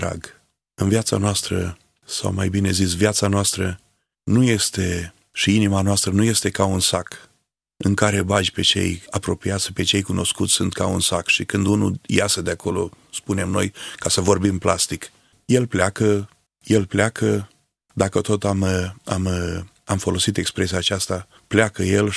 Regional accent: Negreni, Cluj County, Romania; Negreni, în sat la noi, acasă la noi, în anul 1977

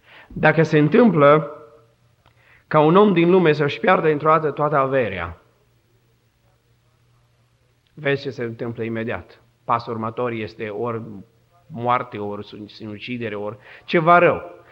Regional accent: Romania; now in United States; Și nu sunt din America, sunt din România și România e mare.

